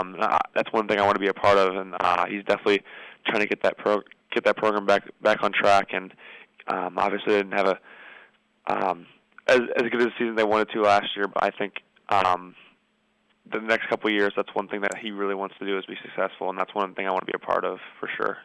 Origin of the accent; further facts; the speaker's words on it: Indiana, United States; Just growing up in Indiana, just knowing all the history that's gone through that program and gone through that school